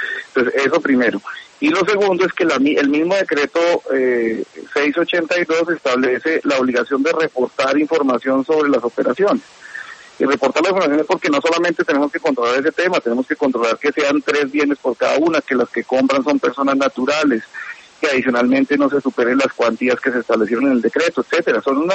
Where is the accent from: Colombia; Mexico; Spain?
Colombia; Yo creo que los beneficiados somos todos los colombianos